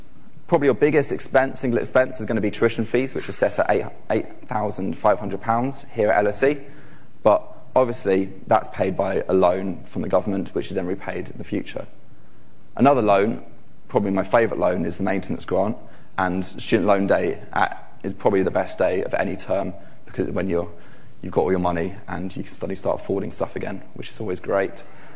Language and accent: English; London, United Kingdom; but as a Londoner myself